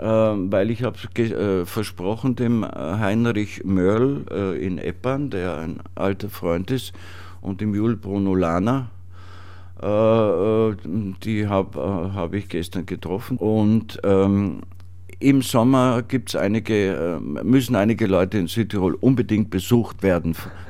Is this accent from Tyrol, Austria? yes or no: yes; Tyrol, Austria; now in Weinviertel, Austria; Als Tiroler lebe ich im Weinviertel im Moment und bin aber jede Woche in Tirol